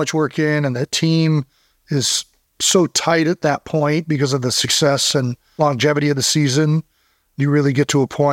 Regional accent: Cleveland Heights, Ohio, United States; So we're from Cleveland Heights.

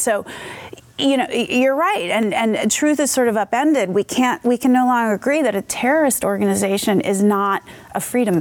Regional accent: Philadelphia, Pennsylvania, United States; born or raised there

